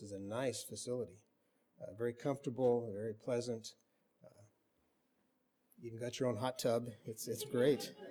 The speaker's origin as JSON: {"language": "English", "town": "Portland", "region": "Oregon", "country": "United States", "tie": "born or raised there", "said": "although I do still consider the Portland area to be my hometown. We actually lived not far from right here when I was in grade school. We lived in the Selwood neighborhood in Portland."}